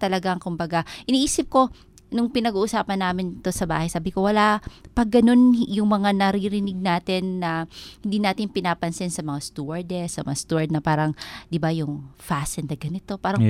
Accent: Northern Samar, Philippines; Parang dahil ako ay taga Northern Samar, ang eroplano ay parte sa aking buhay.

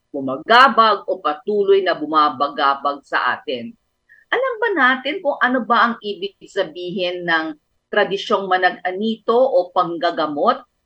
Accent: Ilocos Region, Philippines; Sa amin sa Pangasinan, ang tawag niyan, pagpayawar.

